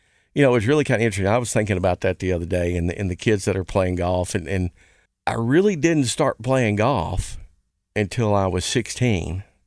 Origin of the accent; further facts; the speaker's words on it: North Little Rock, Arkansas, United States; Growing up in North Little Rock, Steve Ralston was great.